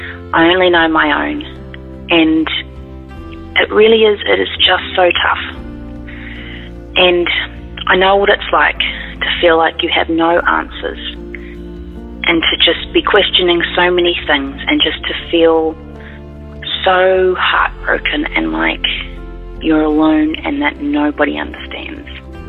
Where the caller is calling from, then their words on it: Gold Coast, Queensland, Australia; I'm calling from the Gold Coast of Australia.